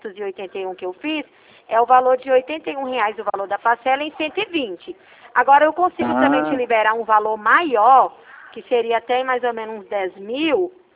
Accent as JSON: {"language": "Portuguese", "town": "Ribeirão Preto", "region": "São Paulo", "country": "Brazil", "said": "Eu sou de Ribeirão Preto."}